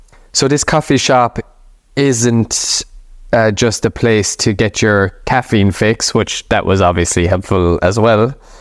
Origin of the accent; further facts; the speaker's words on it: Killarney, Munster, Ireland; it is around the coffee shop in my hometown of Killarney. So when I lived in Killarney